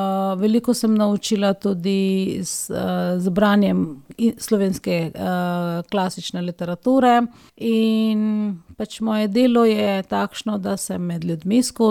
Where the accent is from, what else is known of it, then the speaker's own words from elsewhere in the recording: India; Slovenian is a second language; now in Slovenia; Indija je dežela, ki je sekularna, torej v Indiji enako živimo